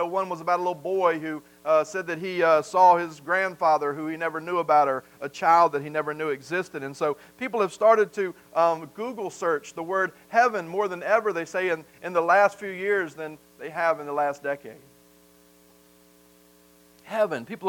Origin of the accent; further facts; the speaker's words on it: the South, United States; I am from the South.